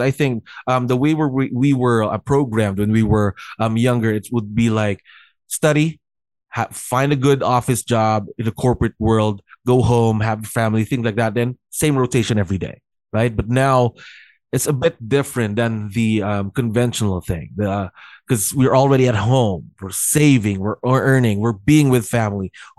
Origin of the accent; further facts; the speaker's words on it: Baguio, Cordillera Administrative Region, Philippines; We have the versions of that up here up north because I'm from Baguio City.